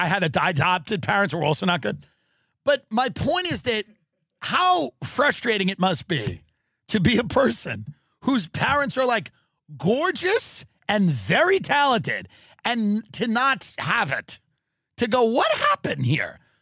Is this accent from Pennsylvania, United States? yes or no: no; New York, United States; This looks like every guy I grew up with on Long Island.